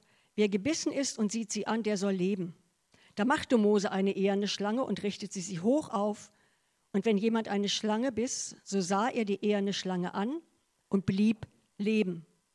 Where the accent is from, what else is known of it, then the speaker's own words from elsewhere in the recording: Goslar, Lower Saxony, Germany; Ich komme ja aus Goslar, aus dem Harz, und da sind viele Stauseen.